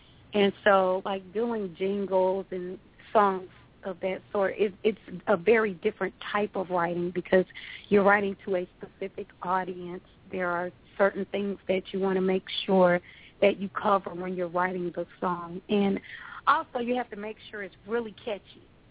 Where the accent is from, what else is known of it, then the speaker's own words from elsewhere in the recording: Decatur, Georgia, United States; Well, I am originally from Decatur, Georgia, and I grew up in church